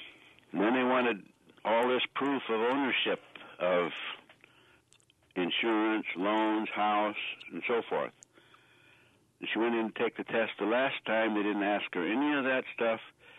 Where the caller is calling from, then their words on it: Rockford, Illinois, United States; Yeah, I'm from Rockford, Illinois.